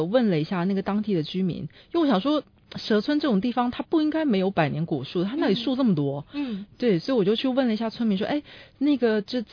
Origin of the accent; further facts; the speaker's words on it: Taiwan; now in China; 后来是我们台湾那边偶像剧不是很发达吗？曾经一段时间很发达